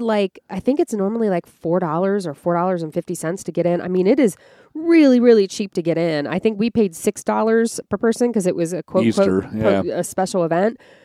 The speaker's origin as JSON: {"language": "English", "town": "Columbus", "region": "Ohio", "country": "United States", "tie": "born or raised there", "said": "Yeah, and I grew up in Columbus, Ohio, you know, with Jack Hanna."}